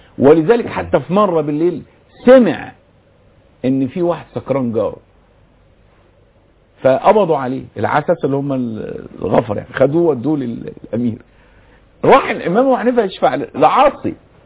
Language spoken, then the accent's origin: Arabic; Egypt; بالنسبة لنا كمصريين أو كعرب